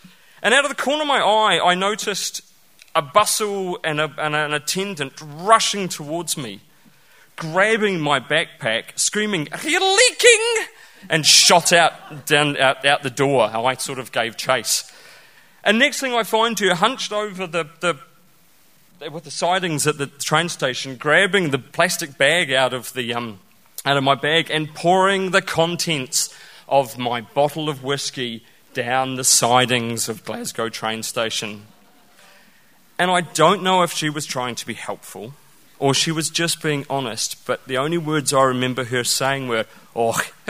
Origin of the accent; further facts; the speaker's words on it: New Zealand; accent: Kiwi; My thick Kiwi accent, you know, really echoing through the valley.